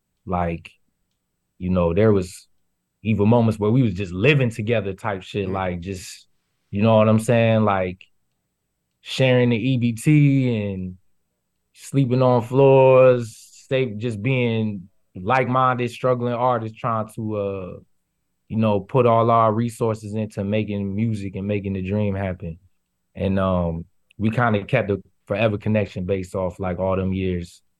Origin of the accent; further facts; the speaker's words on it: East Coast, United States; Cause I came from the East Coast where I didn't even need a car. So I just, when I moved out there, I didn't even have a car.